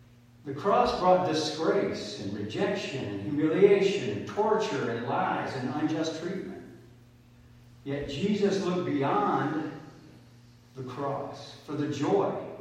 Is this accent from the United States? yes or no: yes; the South, United States; You know, I come from the South and everything is fixing. Fixing to do this, fixing to do that.